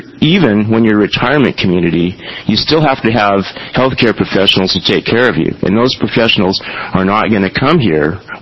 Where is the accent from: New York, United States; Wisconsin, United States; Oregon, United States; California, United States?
Oregon, United States; Astoria; I grew up in Astoria. My family didn't have a lot of means. I didn't come from a physician family, but I got a public education in an Oregon school.